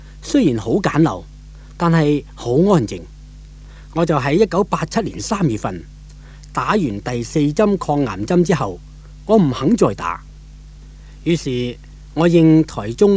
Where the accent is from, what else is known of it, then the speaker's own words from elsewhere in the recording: Hong Kong; 我在香港出世，也都在香港长大，惯了一个很热闹很多人的环境。